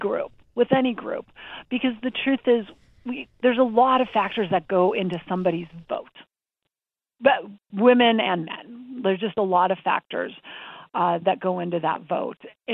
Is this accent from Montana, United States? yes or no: yes; Montana, United States; I grew up in Montana.